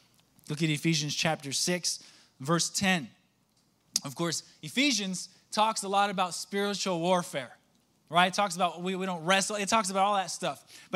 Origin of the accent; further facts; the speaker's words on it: United States; Look, I'm an American through and through, okay? My wife got me to like apple pie. I love the flag.